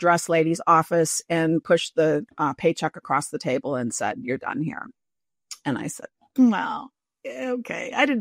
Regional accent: Minnesota, United States; And I love the water growing up in Minnesota.

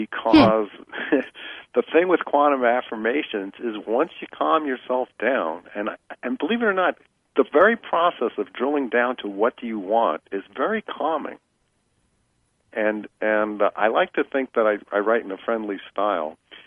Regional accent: Brooklyn, New York, United States; I grew up in Brooklyn, speaking of the East Coast

